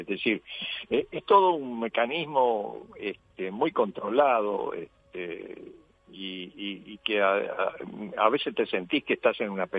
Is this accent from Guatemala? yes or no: no; Uruguay; acá en Uruguay, en mi país